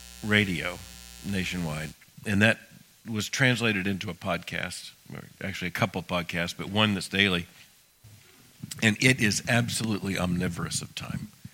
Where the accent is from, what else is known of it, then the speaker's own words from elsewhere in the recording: Florida, United States; And when I was a child growing up in Florida, both sets of my grandparents were so accessible to me that I could spend lots of the summer basically at their houses.